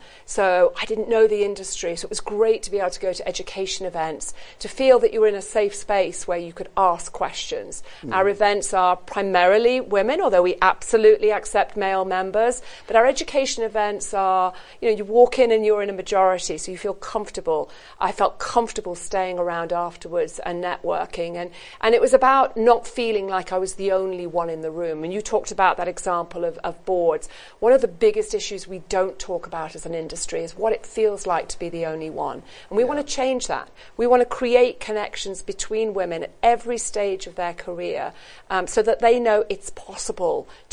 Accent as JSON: {"language": "English", "town": "Birmingham", "region": "West Midlands", "country": "United Kingdom", "tie": "born there", "said": "I was born in Birmingham. I was the first in my family to go to university. I went to the local comprehensive school."}